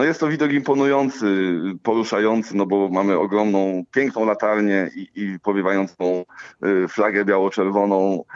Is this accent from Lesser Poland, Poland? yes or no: no; West Pomeranian Voivodeship, Poland; Ja się wychowałem na wyspie Wolin, tu też mieszkam